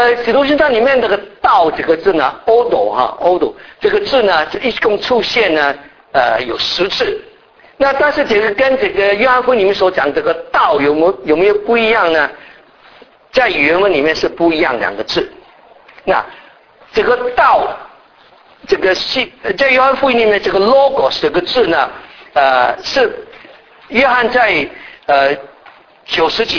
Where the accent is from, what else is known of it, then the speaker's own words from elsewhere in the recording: China; 希腊人对神的观念跟我们中国人的神的观念是很像的